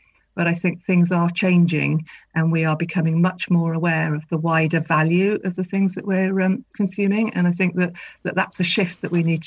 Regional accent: Tynemouth, North East England, United Kingdom; So I grew up by the coast. I grew up in Tynmouth

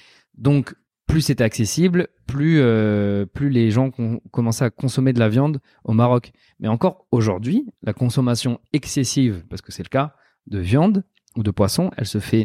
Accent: France; étant jeune, j'ai grandi en France, évidemment

